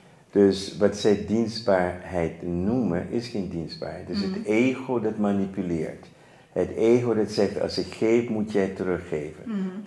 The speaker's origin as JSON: {"language": "Dutch", "country": "Netherlands", "moved": "yes", "said": "Dus ik ben uit Nederland weggetrokken."}